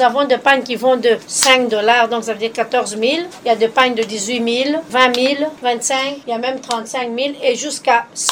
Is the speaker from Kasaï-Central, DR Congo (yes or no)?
yes; Kananga, Kasaï-Central, DR Congo; Ma maman, elle avait un grand magasin à Kananga, là où j'ai grandi, elle vendait du pagne.